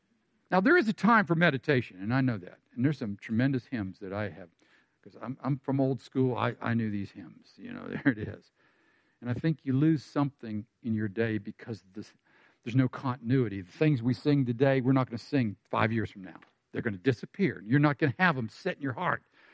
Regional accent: Pittsburgh, Pennsylvania, United States; when the Pittsburgh Penguins won the Stanley Cup, and I'm from Pittsburgh, and nobody ever wins

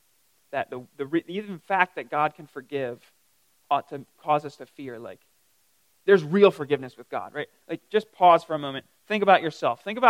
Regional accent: Reading, Pennsylvania, United States; now in Greer, United States; The specifics would be … I grew up in Reading, Pennsylvania. I'm 31, I think. Yeah. You know, I'm married. I got a couple of kids. I live out in Greer now.

